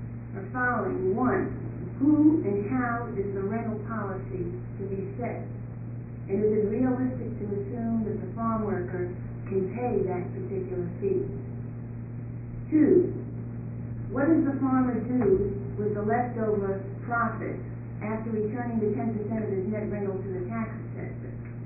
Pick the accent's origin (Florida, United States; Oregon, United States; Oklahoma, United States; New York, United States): Oregon, United States; Portland; I'm from Portland, Oregon.